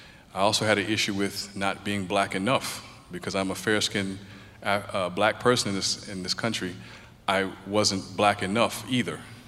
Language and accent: English; Brooklyn, New York, United States; I was born in Brooklyn, New York. And as we all know, Brooklyn, New York, or New York itself, is an epicenter of all cultures and races.